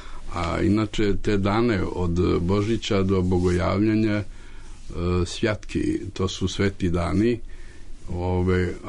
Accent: Drvar, Federation of Bosnia and Herzegovina, Bosnia & Herzegovina; also born or lived in Zmijanje; inače sam rastao u Drvaru koji je bio komunistička čaršija i tu nije bilo priče ni o Božiću ni o pravoslavnoj novoj godini, ali tu u mom zavičaju tamo gdje sam ja rođen

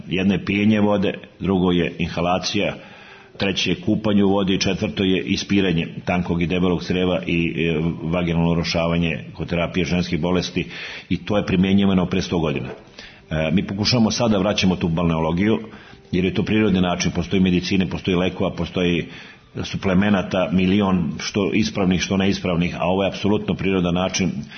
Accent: Vrnjačka Banja, Šumadija and Western Serbia, Serbia; born there; ja sam rođen u Vrnjačkoj Banji

